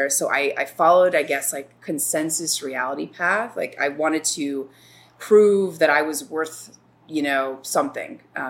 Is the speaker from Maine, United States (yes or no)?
no; Chicago, Illinois, United States; So I was born in Chicago and, you know, pretty uneventful childhood.